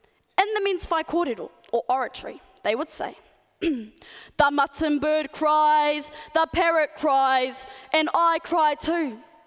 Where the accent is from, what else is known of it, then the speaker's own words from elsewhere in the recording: New Zealand; first language Maori; Te reo Māori is my first language, my mother tongue. So much so that even my school hockey team speaks Māori on the field, even at the umpire.